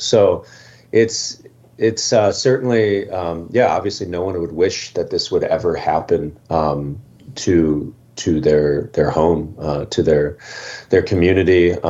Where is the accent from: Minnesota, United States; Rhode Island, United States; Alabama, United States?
Minnesota, United States; Minneapolis; And I'm from the Twin Cities, from Minneapolis